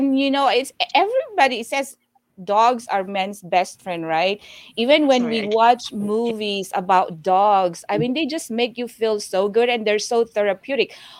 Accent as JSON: {"language": "English", "country": "Philippines", "tie": "born or raised there", "said": "You know, we grew up in the Philippines. And in the Philippines, there's a lot of stray dogs."}